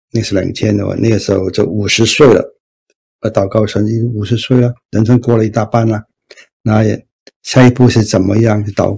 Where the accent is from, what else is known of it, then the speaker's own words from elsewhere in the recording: Hong Kong; moved away as an adult; now in United States; 我就68年从香港到美国，我在香港长大的。